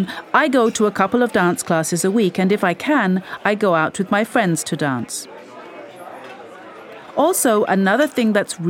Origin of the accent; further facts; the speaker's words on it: India; And then, I'm Indian, so we do tend to follow Ayurvedic medicine at home.